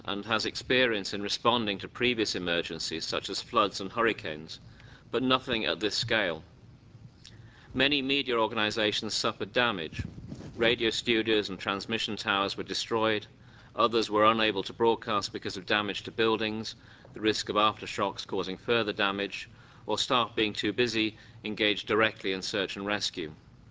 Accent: United Kingdom; I'm not from Haiti, I should say. I'm from the UK

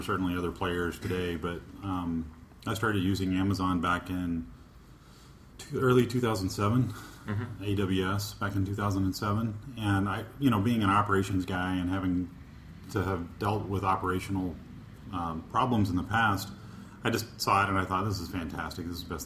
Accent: Oklahoma, United States; So I'm originally from Oklahoma, and I owned a fairly large ISP there

